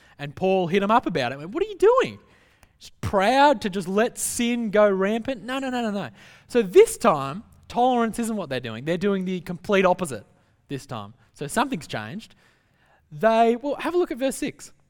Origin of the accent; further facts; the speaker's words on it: Australia; But we swing the other way because we're not very good as an Australian culture at forgiving.